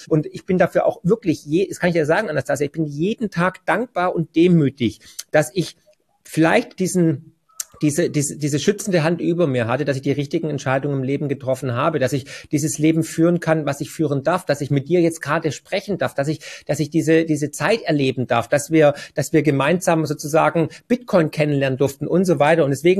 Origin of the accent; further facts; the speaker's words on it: Swabia, Germany; Ich bin ja Schwabe, wie man hört, ne?